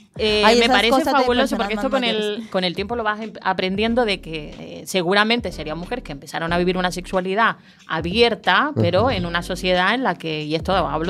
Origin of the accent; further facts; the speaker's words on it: Chile; born there; Porque yo nací en Chile